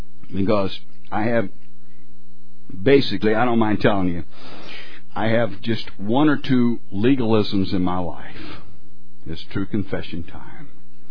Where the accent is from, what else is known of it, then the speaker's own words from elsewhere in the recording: Arizona, United States; See, I'm from Arizona. We're not smart enough to reset our VCRs.